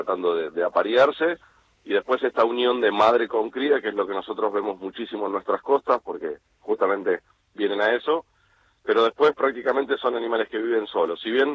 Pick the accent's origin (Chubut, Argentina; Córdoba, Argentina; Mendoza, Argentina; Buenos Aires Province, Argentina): Buenos Aires Province, Argentina; San Fernando; born there; moved away as an adult; Mira, yo soy nacido en San Fernando, en Buenos Aires, y a los 19, 20 años conocí este lugar por venir de vacaciones, y me enamoré